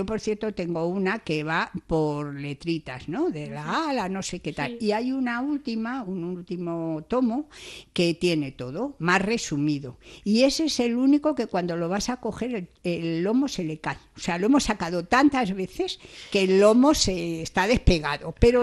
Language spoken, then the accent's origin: Spanish; Community of Madrid, Spain; accent: Castilian; yo soy madrileña y debo hablar con deje castellano.